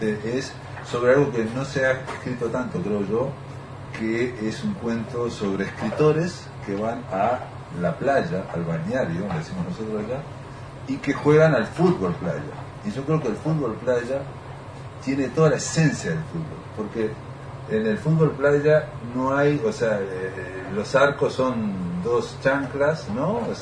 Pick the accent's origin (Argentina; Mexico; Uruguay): Uruguay; Fray Bentos, Río Negro; Yo soy de Fray Bentos, igual que … que está acompañándome, somos los dos Fray Bentos